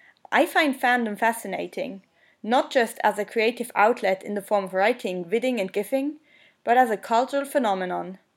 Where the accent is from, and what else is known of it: Switzerland; first language Swiss German; English is a second language